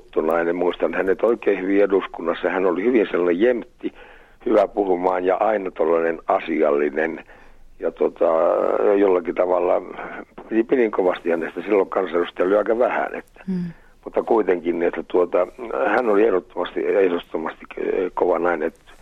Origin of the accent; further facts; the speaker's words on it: Suojärvi, Republic of Karelia, Russia; minä olin lapsuudessani Suojärvellä silloin, kun vedettiin laskiaista